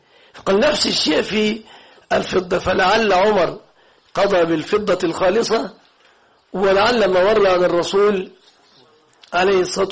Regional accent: Egypt; عندنا في مصر الأزهر بيقيم الدية ب36 كيلو جرام فضة

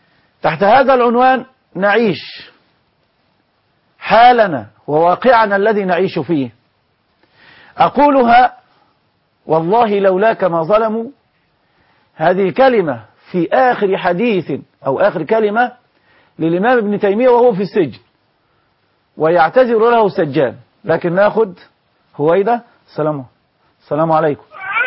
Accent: Sharqia Governorate, Egypt; وانا من الشرقيه واعرف عنه الكثير

